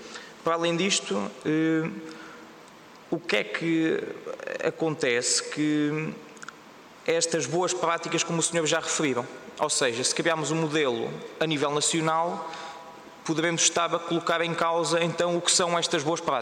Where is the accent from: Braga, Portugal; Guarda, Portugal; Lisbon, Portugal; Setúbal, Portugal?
Guarda, Portugal; posso-lhe referir do distrito onde eu sou, da Guarda